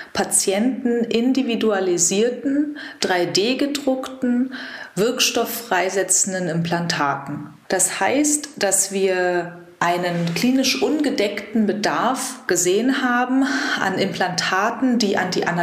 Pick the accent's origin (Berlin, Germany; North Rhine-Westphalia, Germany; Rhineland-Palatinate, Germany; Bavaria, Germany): Berlin, Germany; Ich bin gebürtige Berlinerin und habe in Berlin an der Charité Medizin studiert.